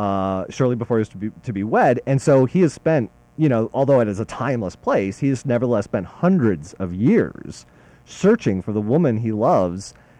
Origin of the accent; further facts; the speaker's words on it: Cleveland, Ohio, United States; moved away as an adult; now in Los Angeles, United States; I moved to California. I was originally from Cleveland, Ohio, and I took the big step 2,500 miles away and moved to Los Angeles, where we are broadcasting, about a little over a decade ago